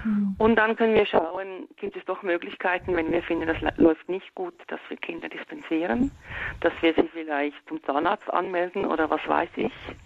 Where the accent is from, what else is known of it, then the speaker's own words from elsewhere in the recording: Switzerland; Und ich sehe bei uns in der Schweiz, dass ich glaube, solange Eltern so angepasst sind, wir Schweizer sind tendenziell sehr angepasste Leute